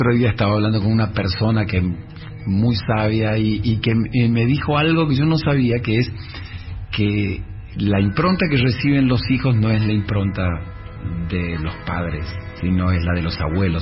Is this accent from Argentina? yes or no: yes; Misiones, Argentina; Yo no me siento ucraniano para nada, yo me siento argentino 100% de la tierra colorada